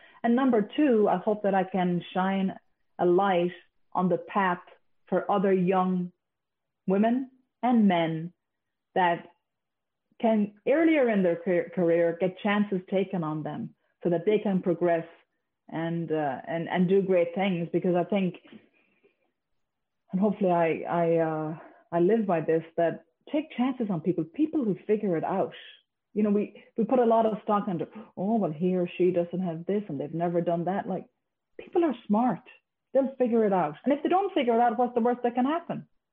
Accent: Ireland; I grew up in Ireland, so I love beer.

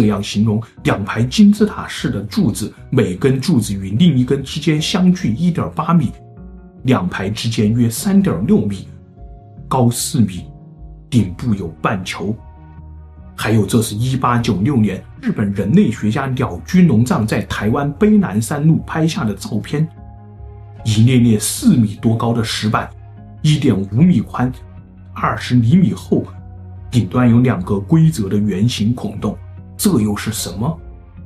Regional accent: Zigui, Hubei, China; 我很小的时候在秭归大山，也就是屈原故乡，听过老人用楚语，也就是最土最土的秭归方言唱离骚。

